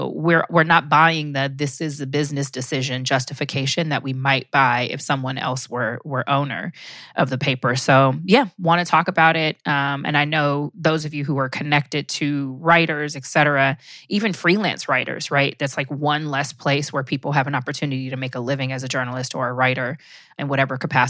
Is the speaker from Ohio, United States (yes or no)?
no; Los Angeles, California, United States; the LA Times, right, my hometown paper